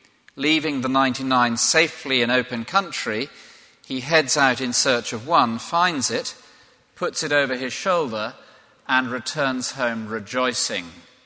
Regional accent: England, United Kingdom; I'm English. Look at my, well, I am English, actually

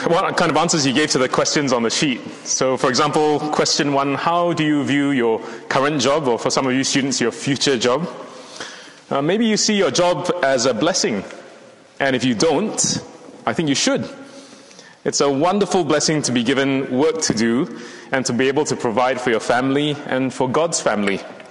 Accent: Singapore; moved away as an adult; now in United Kingdom; My IGG credentials are that I was raised in Singapore. But I came to the UK 12 years ago to study law at university.

